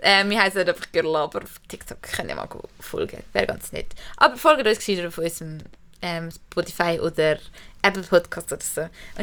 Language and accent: German; Zurich, Switzerland; wir sind zwar schon in Zürich aufgewachsen